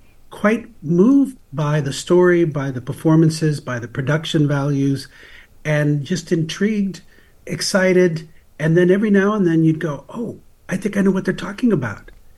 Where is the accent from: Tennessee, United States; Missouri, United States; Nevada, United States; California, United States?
California, United States; I grew up on the Central Coast, and so my family were farm workers